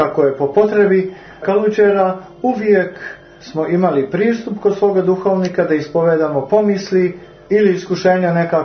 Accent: Montenegro; ja sam iz Crne Gore

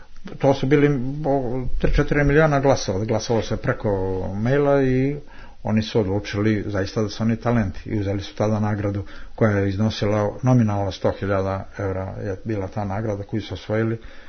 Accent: Montenegro; kod starijih ljudi i kod nas u Crnoj Gori ima taj stereotip

